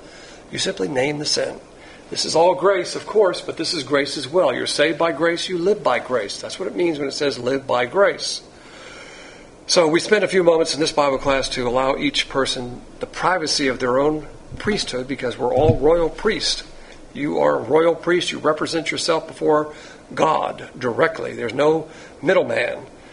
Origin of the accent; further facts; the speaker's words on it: Alabama, United States; also born or lived in Florida; I was born in Florida, but I consider myself an Alabamian because I was raised in Alabama